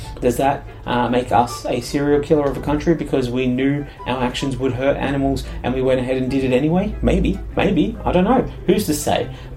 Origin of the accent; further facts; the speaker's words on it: Australia; Taking my home country of Australia as an example, we've been suffering some pretty obvious and extreme impacts of climate change